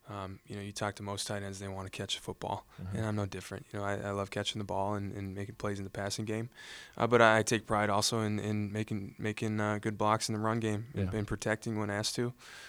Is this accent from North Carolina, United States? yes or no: no; Minnesota, United States; I'm from Minnesota, you know, small town.